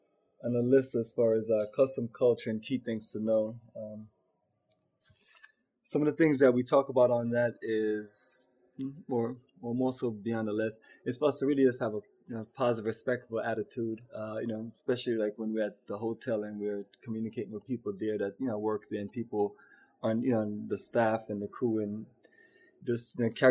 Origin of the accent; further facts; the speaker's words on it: Jamaica; moved away; It just remind me of this, you know, family culture of growing up in Jamaica, and the culture that was broken since we got here.